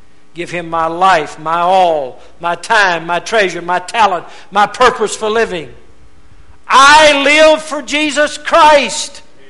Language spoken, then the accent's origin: English; Rayville, Louisiana, United States; Every now and then I go through my hometown, great metropolitan area called Rayville, Louisiana.